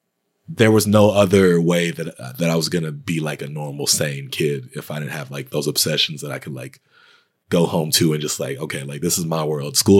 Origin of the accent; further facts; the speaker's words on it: Texas, United States; I mean, first off, I'm from Texas. So like, I don't know. I think kids in the South are just a little different.